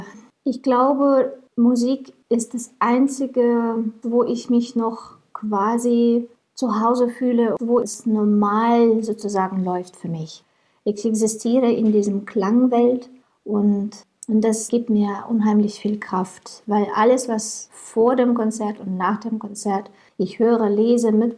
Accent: Ukraine

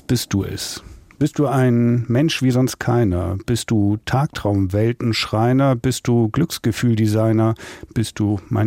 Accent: Hamburg, Germany; In meiner Freizeit, ja, ich habe viele Jahre meiner Jugend auf dem Bolzplatz verbracht.

